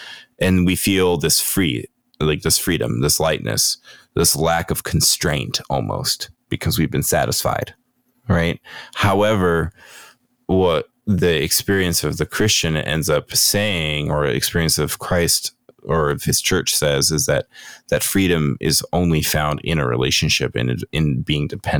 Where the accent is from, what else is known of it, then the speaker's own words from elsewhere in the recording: United States; I do think of this as an American or just maybe just a Westerner.